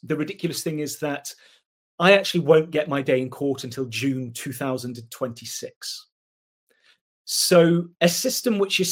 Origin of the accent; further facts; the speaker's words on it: United Kingdom; now in Islington, United Kingdom; I'm British Jordanian.